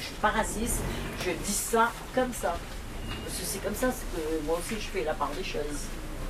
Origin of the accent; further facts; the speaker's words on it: France; Et pourtant, je suis française.